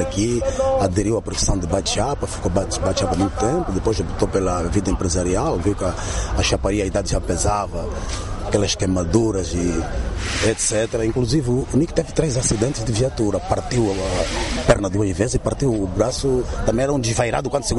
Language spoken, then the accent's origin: Portuguese; Colibeiro, Angola; first language Portuguese; Nós somos oriundos aqui do Colibeiro. Temos que estar a interpretar português, porque é a nossa língua materna